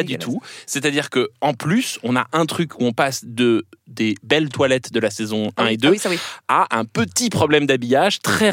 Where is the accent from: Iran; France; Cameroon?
France; Alors, moi, en tant que Français, j'ai envie de répondre